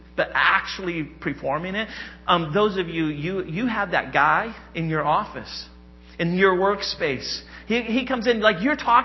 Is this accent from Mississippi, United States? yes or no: no; Indiana, United States; So my disclaimer is I grew up in Indiana. I'm a Hoosier. I grew up watching Bobby Knight coach basketball, right?